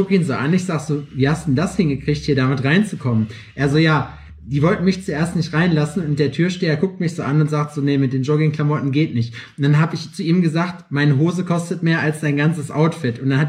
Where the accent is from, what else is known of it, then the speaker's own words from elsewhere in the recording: Lüdenscheid, North Rhine-Westphalia, Germany; als ich in meiner alten Heimat in Lüdenscheid